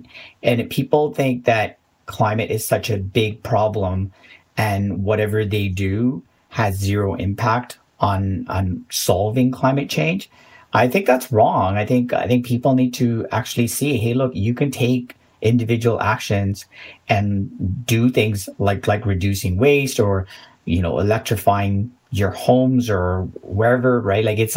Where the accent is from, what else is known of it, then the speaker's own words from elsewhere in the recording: Sri Lanka; now in North America; growing up in Sri Lanka, living in, you know, like in wooded forest and things like that, like where I had this like connection with nature. And that kind of got away from me when I got here to North America